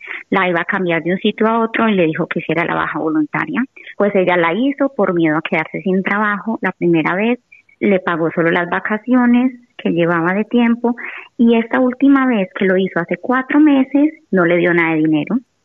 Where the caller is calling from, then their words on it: Madrid, Community of Madrid, Spain; de Madrid.